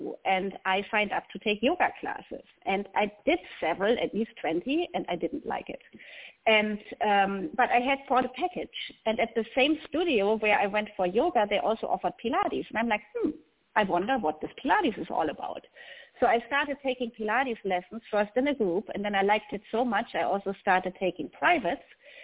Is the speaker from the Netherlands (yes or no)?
no; Germany; English is a second language; now in North Carolina, United States; I'm actually in North Carolina. It's a beautiful day. It's really warm out. As you can tell from my accent, I'm not native to America. I am actually from Germany.